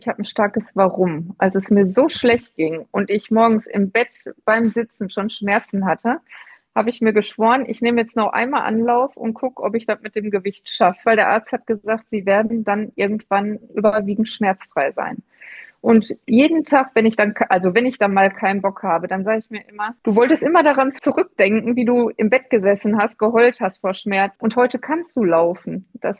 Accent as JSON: {"language": "German", "town": "Bochum", "region": "North Rhine-Westphalia", "country": "Germany", "said": "bin 44 Jahre alt, komme aus dem wunderschönen Bochum"}